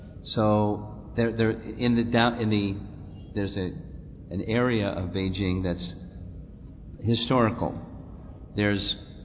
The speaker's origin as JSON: {"language": "English", "region": "New York", "country": "United States", "said": "I'm from New York, and I'm used to seeing lots of people"}